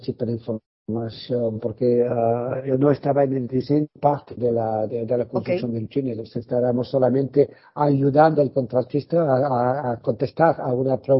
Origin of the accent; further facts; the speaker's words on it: France; Spanish is a second language; soy francés y estoy casado con una peruana actualmente y tenemos 2 hijos.